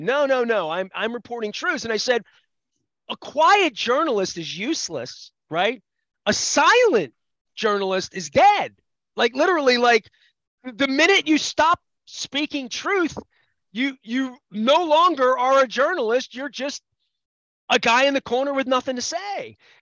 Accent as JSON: {"language": "English", "country": "United States", "said": "As an American, I like it more than I liked it 8 years ago"}